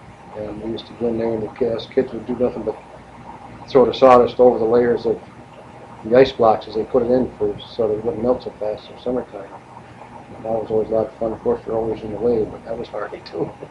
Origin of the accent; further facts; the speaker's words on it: Lakeville, Connecticut, United States; In the resident of Lakeville.